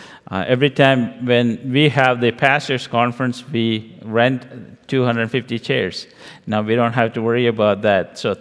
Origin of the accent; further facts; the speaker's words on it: India; accent: Indian; English is a second language; I'm going to go rather slowly so you understand my Indian accent. So we want to make sure that you are following along. I just came back from India.